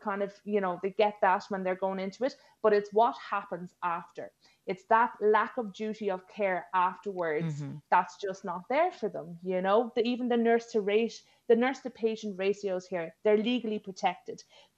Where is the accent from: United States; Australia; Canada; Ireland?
Ireland; moved away as an adult; as an Irish expat, nobody wants to leave their country. I didn't want to leave Ireland either particularly, but you know, I was in my mid-20s.